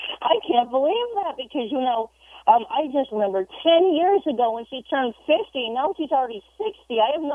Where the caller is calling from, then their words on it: Everett, Michigan, United States; I'm actually calling from about 2,000 miles east from Vancouver. I'm actually calling from a small town called Everett, Michigan.